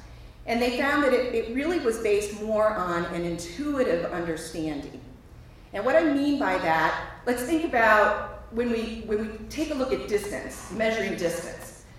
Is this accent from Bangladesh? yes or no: no; Cleveland, Ohio, United States; You know, I'm from Cleveland, Ohio.